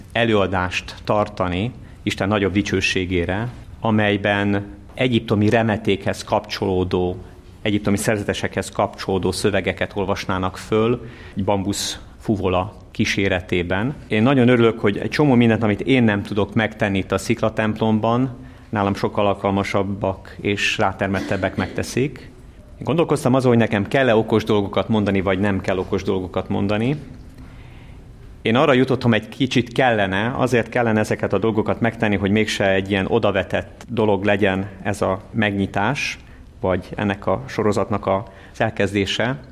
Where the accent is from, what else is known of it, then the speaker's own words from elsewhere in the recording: Hungary; fontos magyarként. Én úgy gondolom, hogy Kárpát-medenceiként is